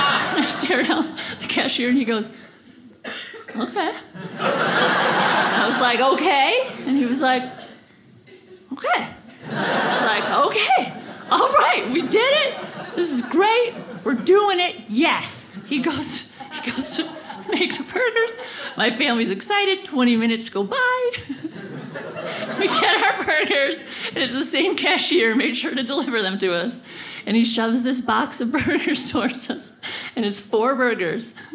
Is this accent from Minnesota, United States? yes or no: yes; Minnesota, United States; now in Los Angeles, United States; I'm from Minnesota where we don't have it, and I live in LA now